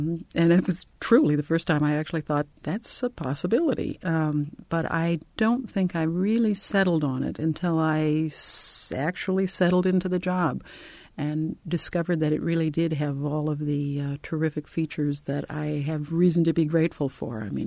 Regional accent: Minnesota, United States; Yes, I grew up in Minnesota.

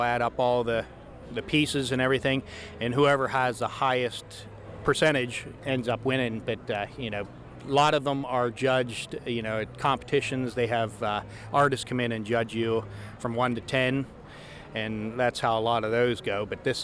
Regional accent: Glasgow, Pennsylvania, United States; from Glasgow, Pennsylvania.

